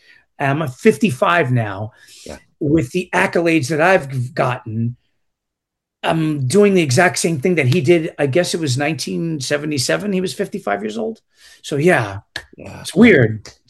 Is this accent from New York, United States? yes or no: yes; New York, United States; I'm proud about being Puerto Rican. I'm proud about being a New Yorker